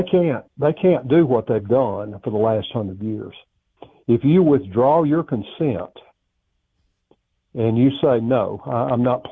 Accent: the South, United States; because I'm a Southerner

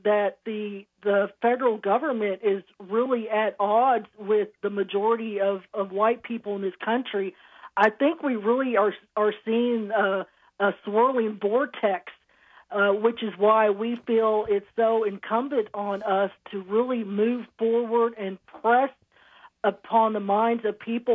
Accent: the South, United States; You know, I'm a Southerner, but I love our Constitution.

